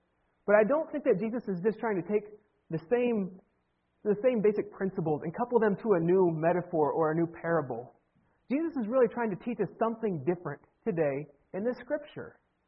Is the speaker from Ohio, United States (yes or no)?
yes; Ohio, United States; I am a diehard Ohio State Buckeyes fan, born and bred in Ohio, an OSU alumni.